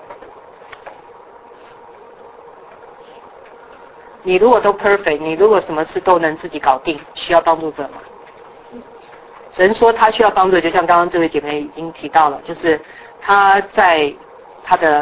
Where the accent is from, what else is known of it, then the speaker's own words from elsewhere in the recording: China; 我想到我们中国人聪明，早就有一个成语说一个门当户对